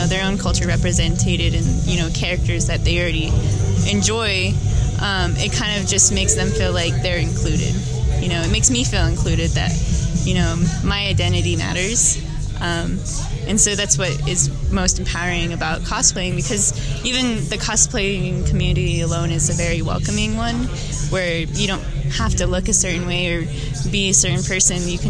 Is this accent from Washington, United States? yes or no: no; Albuquerque, New Mexico, United States; now in Santa Fe, United States; Yeah, I grew up here in Albuquerque. Right now, I am in school in Santa Fe, and then once I get done there, I'm hopefully going to move back to our Oklahoma and learn my native